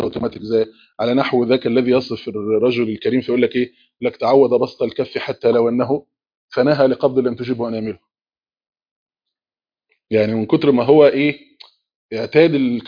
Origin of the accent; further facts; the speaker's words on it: India; Arabic is a second language; اصل انا هندي يعني، ما عليك